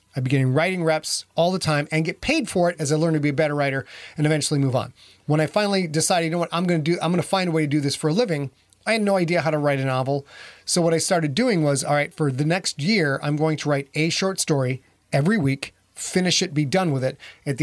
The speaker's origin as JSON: {"language": "English", "region": "Midwest", "country": "United States", "said": "I am from the Midwest, as are several people in the chat room."}